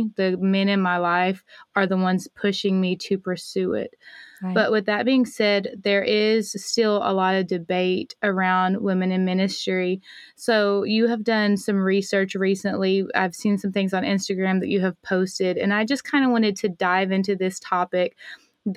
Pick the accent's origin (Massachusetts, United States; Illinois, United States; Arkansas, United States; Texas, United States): Arkansas, United States; So I am from the South. I was raised in Arkansas. My husband's from Alabama. Now we're in Florida. I'm from the South, and I keep getting further down south.